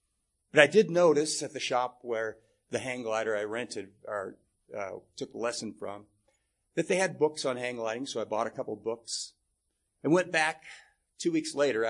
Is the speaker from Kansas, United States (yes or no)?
no; Portland, Oregon, United States; I grew up in the Portland, Oregon area.